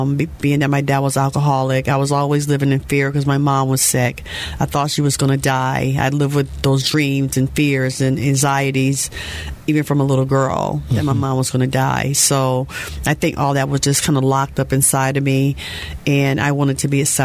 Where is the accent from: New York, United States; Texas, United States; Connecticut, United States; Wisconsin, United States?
Connecticut, United States; Well, I grew up in Connecticut up north, and my father was an alcoholic